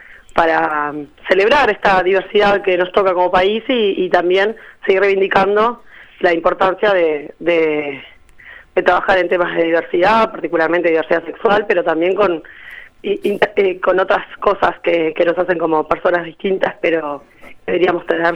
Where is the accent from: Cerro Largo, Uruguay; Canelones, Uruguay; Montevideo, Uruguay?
Montevideo, Uruguay; somos conscientes de que somos de Montevideo y no podemos hablar por todo el país